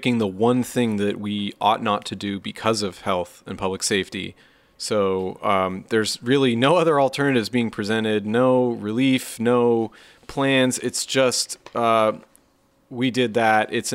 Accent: Washington, United States; My home state of Washington, there's a lot of insanity and hysteria coming from groups like this.

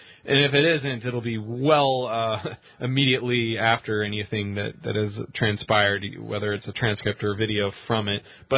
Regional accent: Seattle, Washington, United States; You know, everybody in Seattle, my hometown, is, you know, getting ready to inhale a lot of smoke.

